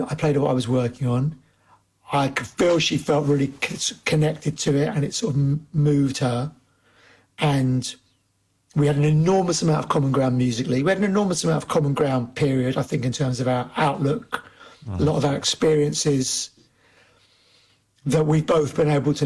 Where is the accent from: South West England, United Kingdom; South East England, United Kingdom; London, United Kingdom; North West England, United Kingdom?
London, United Kingdom; I grew up in London.